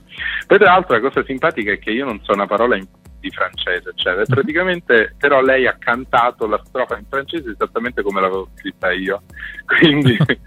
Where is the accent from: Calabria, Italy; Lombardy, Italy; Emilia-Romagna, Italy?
Calabria, Italy; sto organizzando un evento nella mia terra, appunto in Calabria